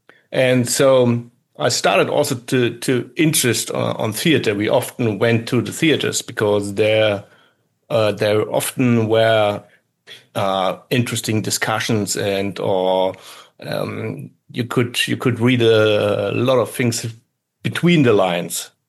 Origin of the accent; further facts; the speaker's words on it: Germany; English is a second language; moved away; Because I would say, I was born behind bars, and it's just I'm coming from East Germany, and so we left there behind a kind of wall.